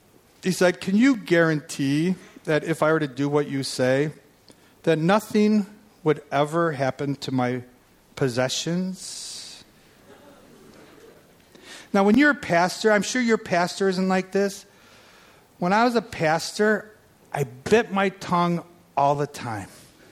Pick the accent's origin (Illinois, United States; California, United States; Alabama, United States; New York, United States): Illinois, United States; Chicago; Usually it's, okay, where's my wallet? I'm from Chicago. It's usually, where's my wallet?